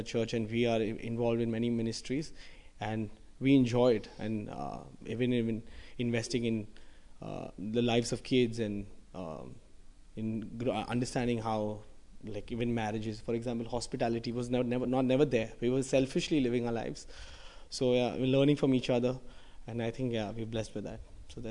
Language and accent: English; India; So we come from India, and life is very busy.